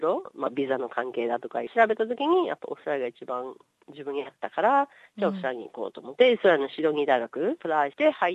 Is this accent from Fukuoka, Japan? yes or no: no; Osaka, Japan; 私もほら、大阪出身なんで、